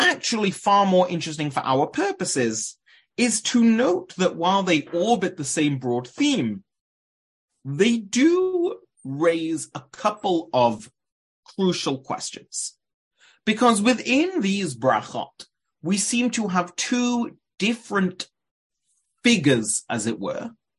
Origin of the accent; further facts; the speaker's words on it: England, United Kingdom; you'll all just assume it's because I'm English, then I'm pronouncing it that way.